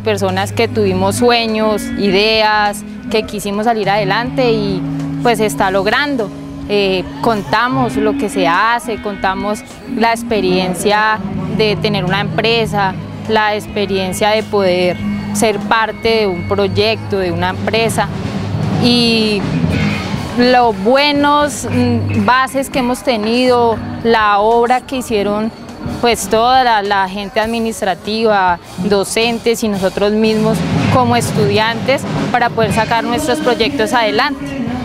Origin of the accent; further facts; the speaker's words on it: Cajamarca, Tolima, Colombia; yo soy de Cajamarca